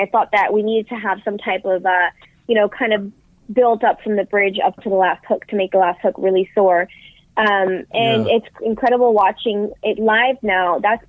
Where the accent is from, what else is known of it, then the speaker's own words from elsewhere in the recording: New York City, New York, United States; Yeah, I grew up in New York City